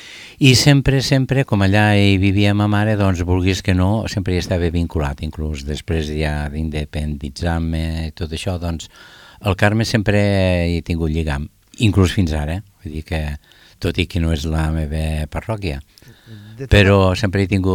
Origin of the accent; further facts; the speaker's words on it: Lleida, Catalonia, Spain; som tres lleidatans, que fem molt per Lleida